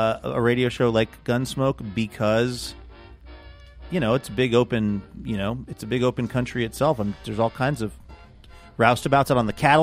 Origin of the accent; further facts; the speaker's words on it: Australia; accent: Australian; Andrew doesn't like my Australian accent, which hurts.